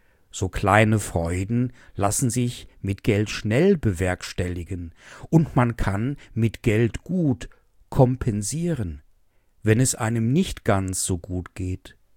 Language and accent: German; Essen, North Rhine-Westphalia, Germany; Ich komme aus der Stadt Essen. Da lebten auf ein paar Quadratkilometern schnell mal 1000 Menschen und mehr.